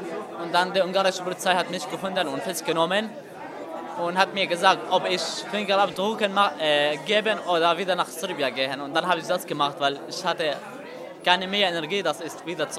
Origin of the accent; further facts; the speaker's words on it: Syria; German is a second language; now in Germany; ich komme aus Syrien.